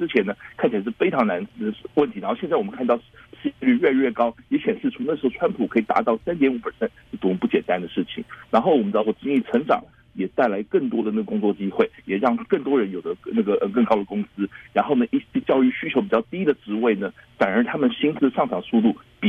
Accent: United States; 就是我们美国人经济，我们美国人民生需要一个有能力的总统去帮我们办到

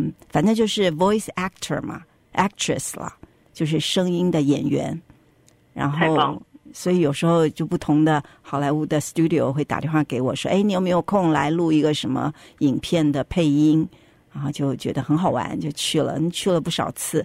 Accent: United States; 我们在美国出生，在美国长大，叫我们老外。

